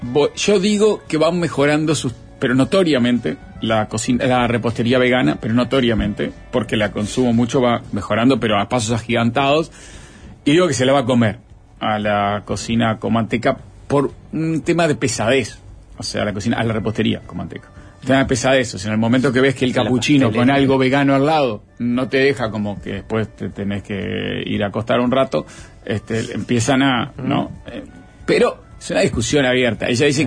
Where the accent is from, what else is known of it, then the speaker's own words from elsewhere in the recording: Uruguay; Acá, como uruguayo.